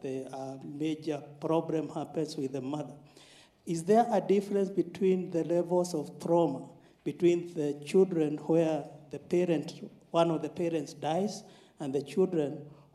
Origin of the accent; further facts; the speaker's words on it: Kenya; from East Africa, Kenya.